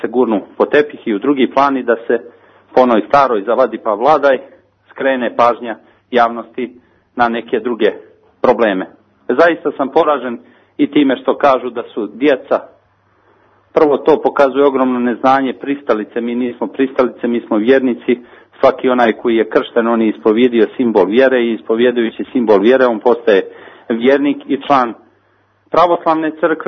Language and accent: Serbian; Montenegro; ja sam recimo konkretno iz Katunske Nahije